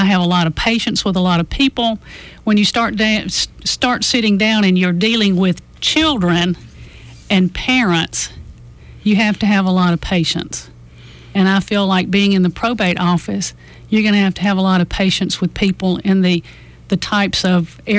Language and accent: English; Millbrook, Alabama, United States; I grew up in Millbrook, Alabama. My father was a Marine.